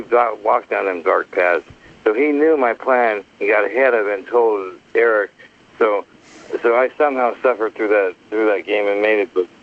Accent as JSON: {"language": "English", "country": "Canada", "said": "Yeah, I'm actually Canadian. My last name when I was born was … my grandfather and my uncle"}